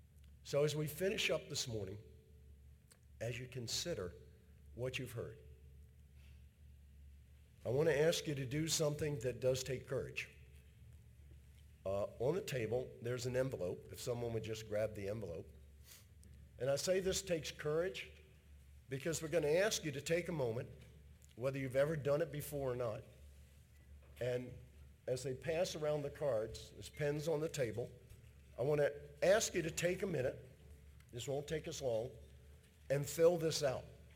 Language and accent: English; Ireland; Actually, I got up and walked out 6 times because I'm Irish and a slow learner.